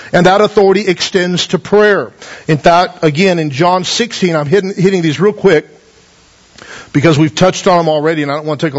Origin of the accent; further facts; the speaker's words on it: Taft, United States; I was raised here in Taft and in a time where it was kind of like growing up in Mayberry to some degree